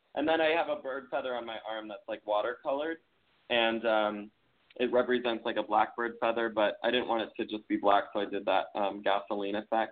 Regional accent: Minnesota, United States; accent: Minnesota; But when I went to school, they made us all take dictation class, and I got my butt kicked with my Minnesota accent, so it got

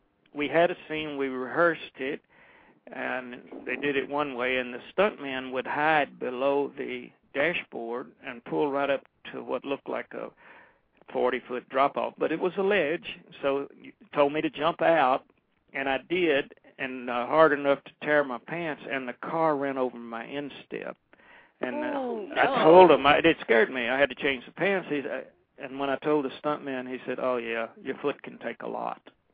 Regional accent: Memphis, Tennessee, United States; but they shot it in my hometown of Memphis and in New Orleans, but...

